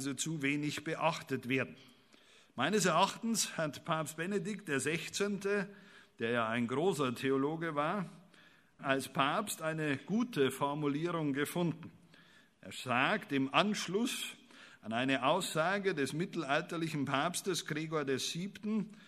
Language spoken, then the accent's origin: German; Bavaria, Germany; wie ich als Bayer sagen darf